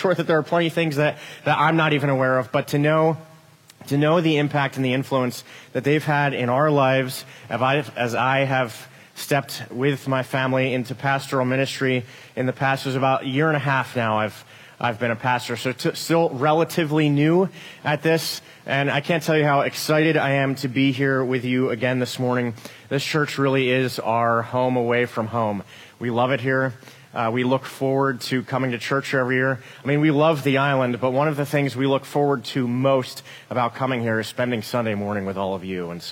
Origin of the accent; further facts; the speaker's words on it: Lancaster, Pennsylvania, United States; As you've heard … We are from Lancaster, Pennsylvania. It is Amish country.